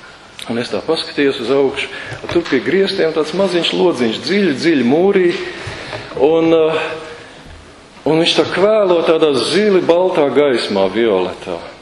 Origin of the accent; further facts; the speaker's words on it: Liepāja, Kurzeme, Latvia; manā dzimtajā pilsētā Liepājā tas arī ir noticis